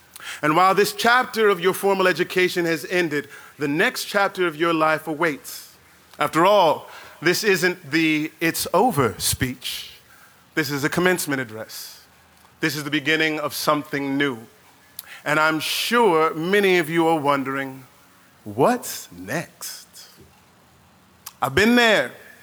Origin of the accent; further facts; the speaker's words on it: St. Louis, Missouri, United States; Everywhere I go in these United States, when I tell folks that I'm from St. Louis, they inevitably ask me two questions.